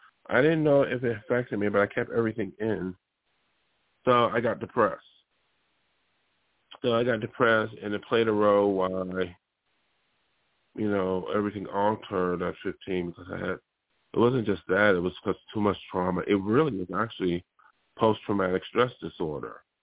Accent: Buffalo, New York, United States; Especially where I come from. I come from Buffalo, and Buffalo is very, supposedly liberal. It's very liberal. You know, New York State, very liberal.

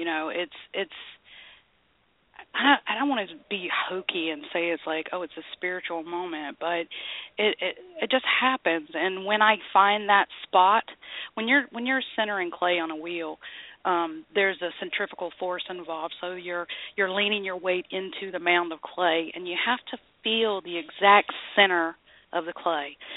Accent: North Carolina, United States; Since I was, you know, born and raised in North Carolina, I've got a deep connection to pottery

